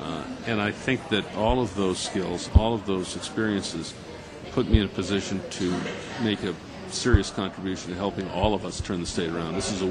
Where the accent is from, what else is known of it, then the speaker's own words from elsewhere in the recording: Bangor, Maine, United States; when I was growing up in Bangor, my father was a doctor. He'd grown up in Old Town.